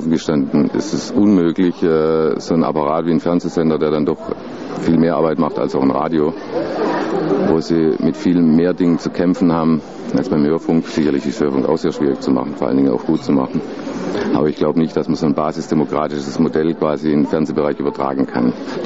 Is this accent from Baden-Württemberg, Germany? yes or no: yes; Freiburg, Baden-Württemberg, Germany; Also ich komme ja aus Freiburg